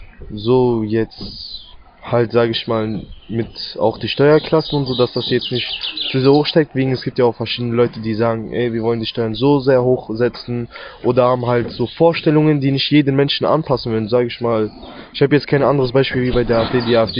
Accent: Cologne, North Rhine-Westphalia, Germany; born there; geboren in Köln, 16 Jahre alt.

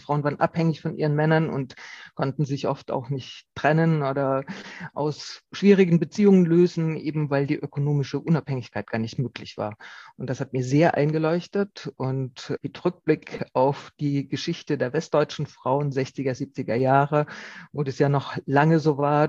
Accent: Rhineland-Palatinate, Germany; Ich komme ja aus der Pfalz, wo es viele Wingert gibt

